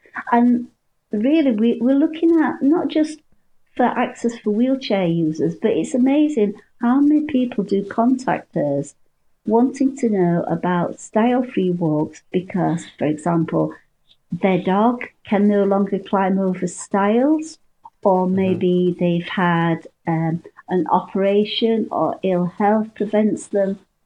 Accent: Yorkshire and the Humber, United Kingdom; So I'm right on the border of Yorkshire and Cumbria. So as you probably can tell with my accent, I am a Yorkshire lass. And I just live right on the fells.

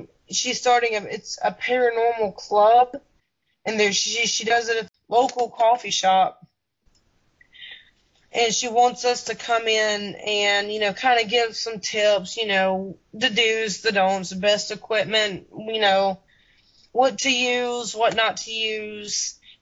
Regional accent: Alabama, United States; we were living in Lower Alabama, closer to Mobile. That was my hometown.

